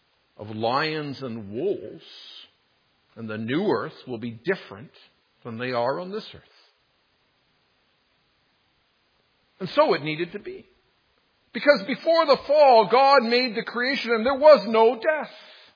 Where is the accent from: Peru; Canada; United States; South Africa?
Canada; Because my citizenship is in Canada. I'm a Canadian.